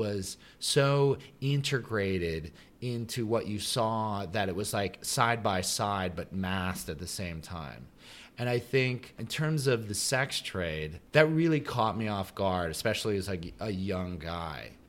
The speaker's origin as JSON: {"language": "English", "town": "Manhattan", "region": "New York", "country": "United States", "tie": "born or raised there", "said": "Like I grew up in Manhattan and I would go down the West Side Highway"}